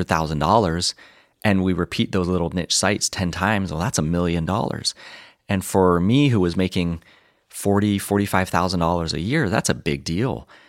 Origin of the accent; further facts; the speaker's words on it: Canada; You know, we grew up in Canada and did a lot of camping.